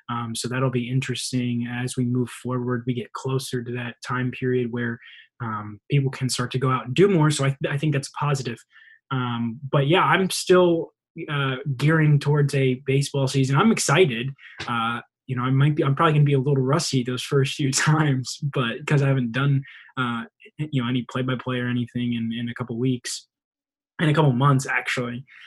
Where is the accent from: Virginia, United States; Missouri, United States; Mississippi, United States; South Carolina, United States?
Virginia, United States; Newport News; I'm from Newport News, and I grew up going to Pilots games in Hampton